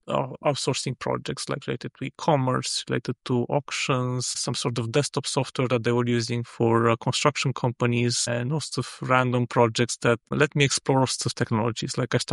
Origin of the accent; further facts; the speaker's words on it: Romania; now in Dublin, Ireland; I'm based in Dublin, in Ireland. I work as a freelance software engineer, and my pronouns are he, him. Originally, I'm from Romania